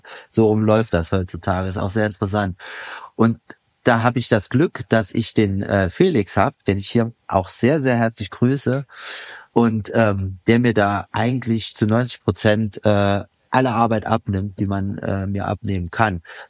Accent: Saarland, Germany; now in London, United Kingdom; ich komme aus dem Saarland, na, da muss man nicht unbedingt hin, ne, wenn man aus London kommt. Und deswegen bin ich nach London gezogen, einfach nur wegen der Liebe.

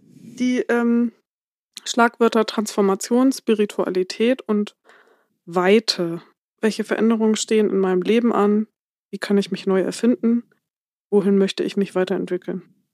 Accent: Hildesheim, Lower Saxony, Germany; bei uns in Hildesheim, glaube ich, noch gar nicht.

